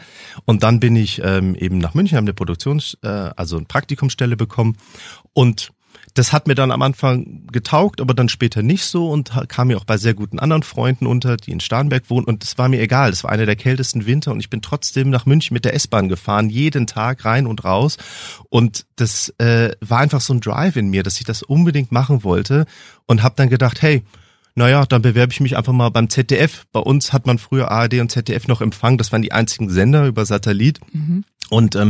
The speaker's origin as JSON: {"language": "German", "country": "South Africa", "lives_now": "Germany", "said": "ich komme ja aus Südafrika, nächstes Jahr ist die WM"}